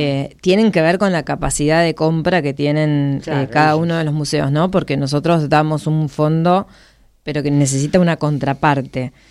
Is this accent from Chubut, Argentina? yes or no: no; Santa Fe, Argentina; Yo soy santafesina